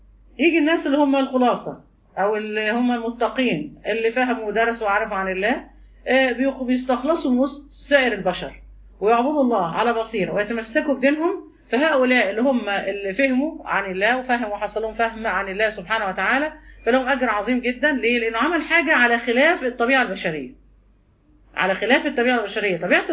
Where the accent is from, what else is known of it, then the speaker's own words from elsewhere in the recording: Egypt; كل حد بيتكلم في مصر، بيتكلم على بلدنا مصر